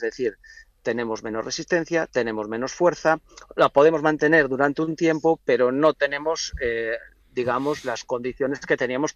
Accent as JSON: {"language": "Spanish", "region": "Galicia", "country": "Spain", "said": "yo soy de Galicia y estamos teniendo temperaturas en Galicia que son, una barbaridad en comparación con la fecha y con otros años"}